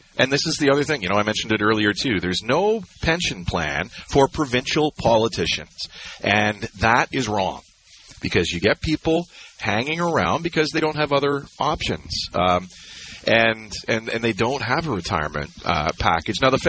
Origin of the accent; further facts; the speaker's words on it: New Brunswick, Canada; as a kid growing up in New Brunswick to head off to Loyalist College and take the radio broadcast program.